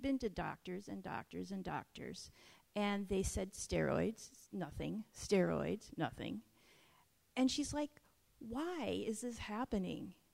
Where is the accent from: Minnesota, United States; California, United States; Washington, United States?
Minnesota, United States; Minneapolis; now in Iowa, United States; Grew up in Minneapolis. I'm from the Midwest area. And I now currently live along the Minnesota-Iowa border. I live in Iowa.